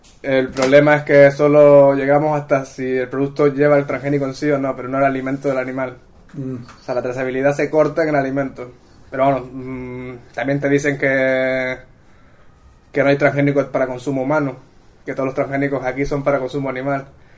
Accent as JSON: {"language": "Spanish", "region": "Canary Islands", "country": "Spain", "said": "Yo particularmente soy de Canarias y en Canarias solo se cultiva el 15% de lo que se come."}